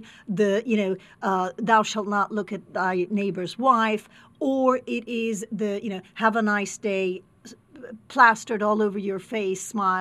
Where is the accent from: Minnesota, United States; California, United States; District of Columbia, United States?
District of Columbia, United States; Washington; It was very, very interesting being a 70s child in D.C., which was then a very, very dangerous city in a way that it isn't now.